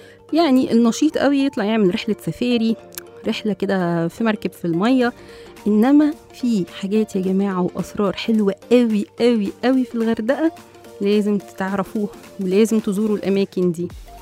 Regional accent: Egypt; ويمكن أكتر حتة إحنا كمصريين بنروحها في محافظة البحر الأحمر نستمتع بيها

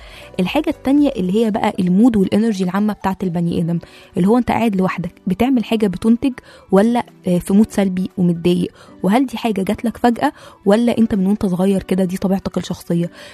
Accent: Egypt; الكتاب طبعا امريكي بس احنا عندنا في مصر نفس المشكلة

